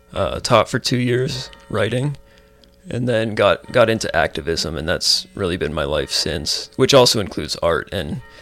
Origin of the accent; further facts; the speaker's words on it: Dubois, Pennsylvania, United States; I was born in Dubois, Pennsylvania, which is about 2 hours northeast of Pittsburgh. It's at the foot of the Allegheny National Forest. It's very rural. Grew up in the woods, played in the woods.